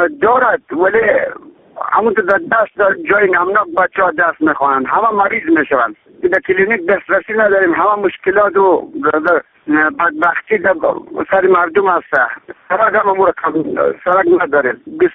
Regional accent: Bamyan, Afghanistan; ما از ولایت بامیان اولسوالی برای گپ می دنیم. ما از قریه بستوک می باشیم. قریه بستوک نه دارای کلینیک هست و نه دارای مکتب.

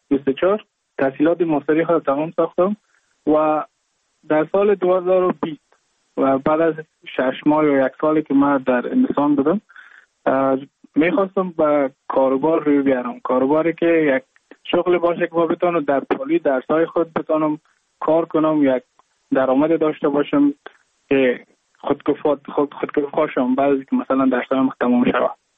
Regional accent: Mazar-i-Sharif, Balkh, Afghanistan; moved away as an adult; now in India

